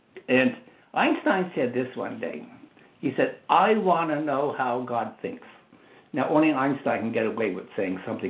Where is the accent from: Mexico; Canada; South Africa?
Canada; now in United States; I'm actually a Canadian, and I worked down here on a green card.